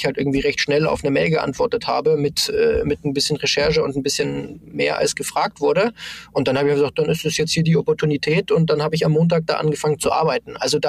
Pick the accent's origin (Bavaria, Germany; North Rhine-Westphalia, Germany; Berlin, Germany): Bavaria, Germany; Augsburg; Aber also ich komme aus Augsburg